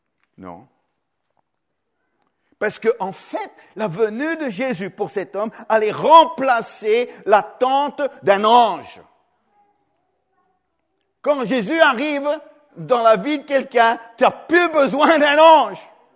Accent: Australia; En Australie, mon pays d'origine

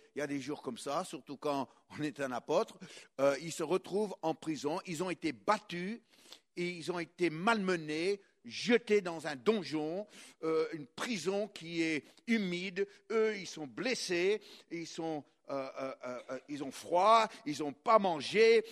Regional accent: France; Moi, je suis français.

